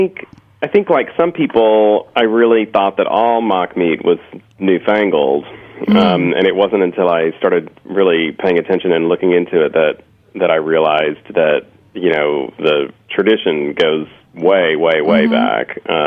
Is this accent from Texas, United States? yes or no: yes; Texas, United States; I like Tex-Mex flavors and Mexican food growing up in Texas, and salsas and everything.